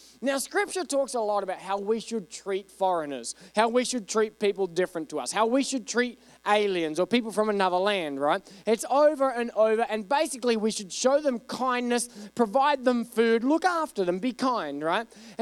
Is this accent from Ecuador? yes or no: no; Australia; now in United States; I'm from Australia where dogs live outside.